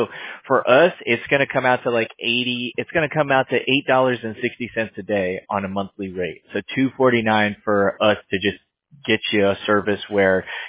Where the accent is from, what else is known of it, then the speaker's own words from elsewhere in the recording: California, United States; my bad. I'm from California.